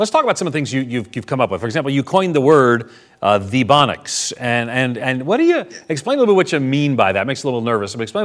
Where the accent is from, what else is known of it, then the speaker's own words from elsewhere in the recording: New York, United States; I grew up poor on Long Island.